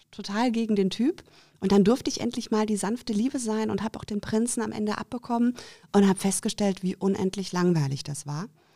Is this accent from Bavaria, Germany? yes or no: yes; Schweinfurt, Bavaria, Germany; Bei mir war es so, also Schweinfurt, wo ich herkomme, ist eine Kleinstadt